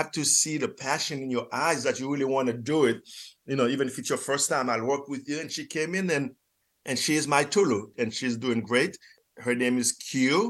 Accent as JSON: {"language": "English", "country": "Haiti", "tie": "born or raised there", "said": "I grew up in Haiti."}